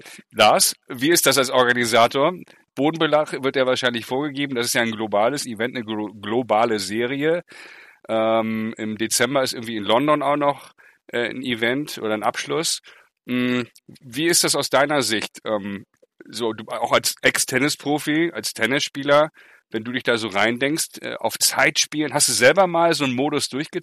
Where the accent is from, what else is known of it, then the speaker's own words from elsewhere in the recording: Hamburg, Germany; ich bin Hamburger Jung